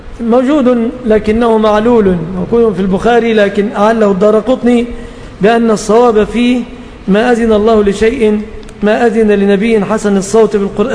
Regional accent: Egypt; طبعا عندنا في مصر محتاجة طبيب ومشرط وميكروكروم ولف وشاش

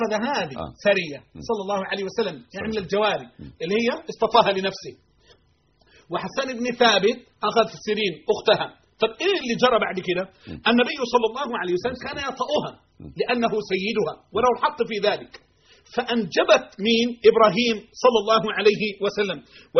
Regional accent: Egypt; ولدت في الصعيد عندنا في أرض مصر

